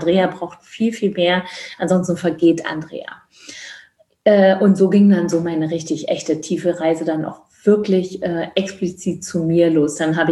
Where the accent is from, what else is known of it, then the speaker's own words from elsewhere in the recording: East Germany, Germany; Ich komme ja aus dem Osten.